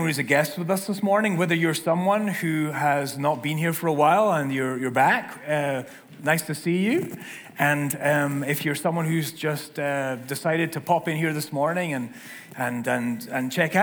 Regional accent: Scotland, United Kingdom; every day is Thanksgiving for a Scotsman because just thankful that we're Scottish.

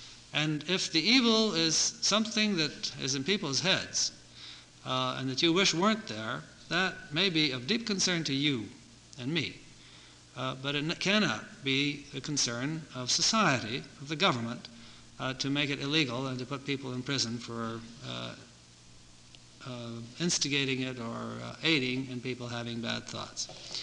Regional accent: New York, United States; such as we have in my hometown, New York.

